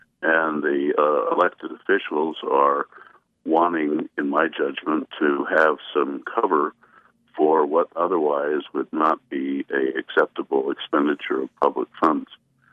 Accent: Utah, United States; I mean, I'm born and raised in Utah. My father was a silver miner in Park City.

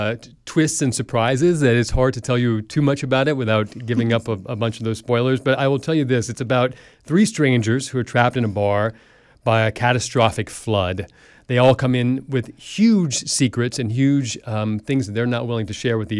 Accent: New Orleans, Louisiana, United States; I'm from New Orleans, and we lost our family home in the storm.

